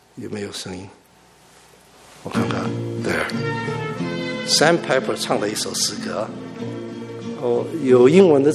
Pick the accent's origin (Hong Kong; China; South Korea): South Korea; 但是这一刻我在韩国长大的时候，他们常常唱这个我的家在山的那一边